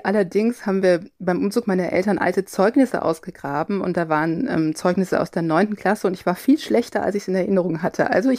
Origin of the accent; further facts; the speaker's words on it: Cologne, North Rhine-Westphalia, Germany; ich bin im Kölner Raum aufgewachsen